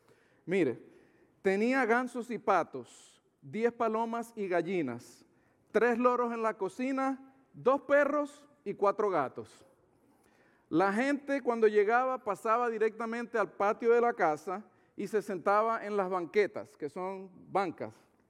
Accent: Maracaibo, Zulia, Venezuela; Anteriormente yo les he contado que vengo de Maracaibo, Venezuela. Y nosotros en Maracaibo también tenemos nuestro propio estilo de música.

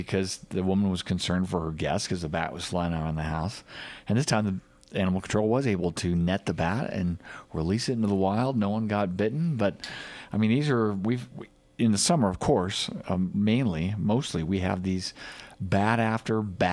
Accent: Los Angeles, California, United States; growing up in California or growing up in Los Angeles, you don't even know what a bat is, right?

